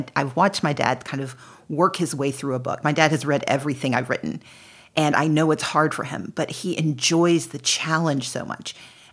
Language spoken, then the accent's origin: English; Mississippi, United States; And so, you know, we grew up in Mississippi. My mom used to call us the genteel poor.